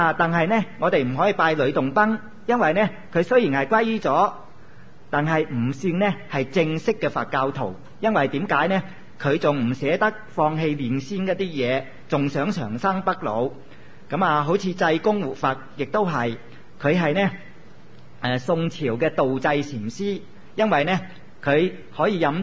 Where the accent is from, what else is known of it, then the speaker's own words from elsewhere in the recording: Hong Kong; 係我哋香港人叫㗎啫